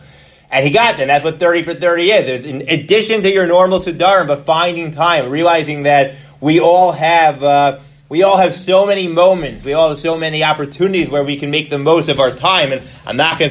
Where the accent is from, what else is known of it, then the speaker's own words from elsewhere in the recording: Teaneck, New Jersey, United States; I tell the girl I'm from Teaneck.